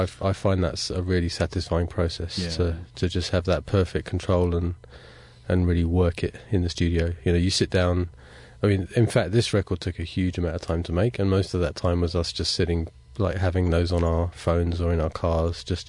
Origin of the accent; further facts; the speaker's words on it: London, United Kingdom; also born or lived in Melbourne; now in Sydney, Australia; I'm from London and I've lived in Australia since 2008, first in Melbourne, and then I moved to Sydney in 2011